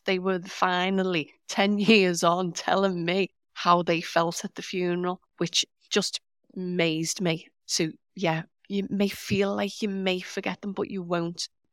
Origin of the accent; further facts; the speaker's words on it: Liverpool, North West England, United Kingdom; being typical Scouser, it sort of grew arms and legs a little bit.